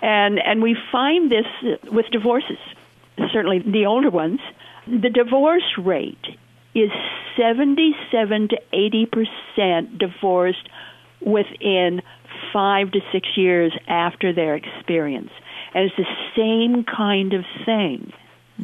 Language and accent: English; Idaho, United States; I come from Idaho. And in Idaho, we're all plain speakers.